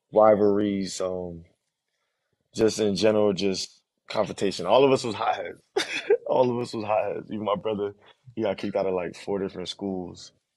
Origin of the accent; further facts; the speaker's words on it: Wellington, Florida, United States; also born or lived in Brooklyn / Coral Springs; I was born in Brooklyn. And it was a pretty rough start, but then we moved to Coral Springs, and then my pops got a crib in Wellington, Florida. So we was in the suburbs.